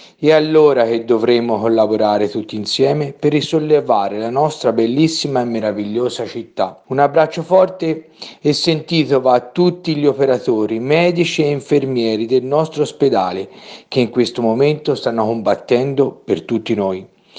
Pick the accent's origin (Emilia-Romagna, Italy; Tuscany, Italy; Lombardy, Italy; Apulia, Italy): Tuscany, Italy; Siena; In questo momento difficile per la nostra città e per il nostro paese, vorrei fare a tutti voi senesi tantissimi auguri di buon Capodanno.